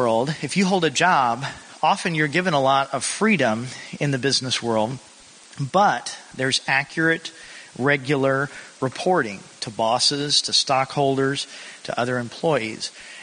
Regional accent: Indiana, United States; also born or lived in Kentucky; I am from Indiana and was born in Kentucky, and I kept my shoes on tonight despite that Kentucky birth.

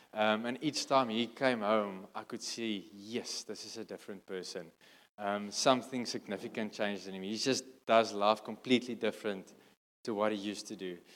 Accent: Kimberley, Northern Cape, South Africa; So I grew up in Kimberley in the Northern Cape, right in the middle of South Africa, in a Christian home.

